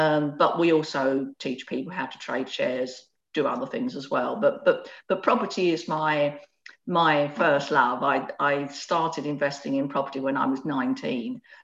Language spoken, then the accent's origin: English; London, United Kingdom; born there; So I was born in the East End of London in a two up, two down.